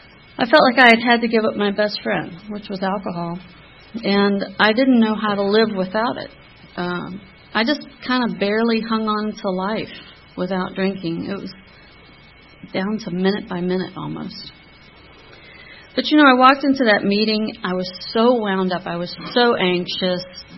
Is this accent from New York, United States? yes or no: no; Birmingham, Alabama, United States; born there; I was born in Birmingham, Alabama.